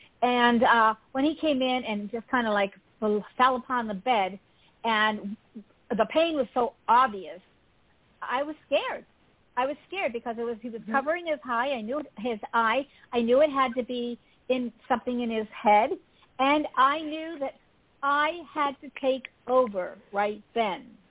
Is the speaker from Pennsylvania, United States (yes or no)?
yes; Pennsylvania, United States; born there; I was born outside of Pittsburgh and went to college there. So, yeah, I have a great, big, huge feel for Pittsburgh.